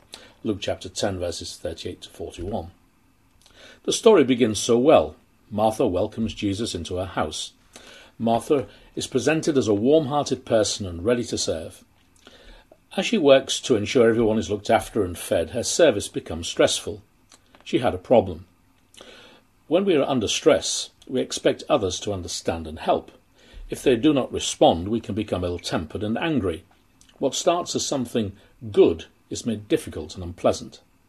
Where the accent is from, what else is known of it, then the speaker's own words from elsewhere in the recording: Kingston upon Hull, Yorkshire and the Humber, United Kingdom; born there; I was born in Kingston-upon-Hull, the birthplace of William Wilberforce.